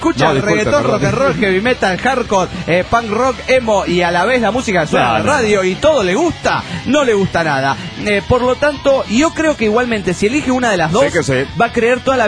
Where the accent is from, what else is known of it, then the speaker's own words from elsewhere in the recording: Cerro Azul, Veracruz, Mexico; Cuando yo era niño, en mi pueblo natal, un lugarcito del norte de Veracruz llamado Cerro Azul